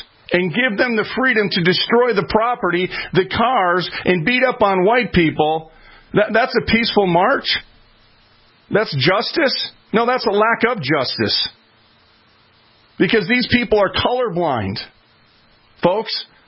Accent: Minneapolis, Minnesota, United States; I'm from North Minneapolis, okay? I get it. I was raised in the hood.

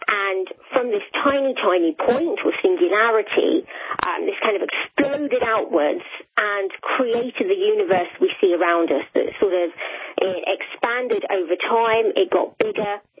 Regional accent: London, United Kingdom; growing up in London, we didn't really get to see the stars very much, I have to be honest.

